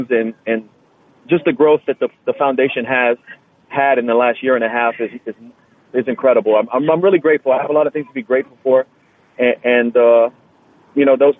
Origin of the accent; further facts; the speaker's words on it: Louisiana, United States; maybe because I'm from Louisiana and train in South Florida, I'm used to the humidity and heat.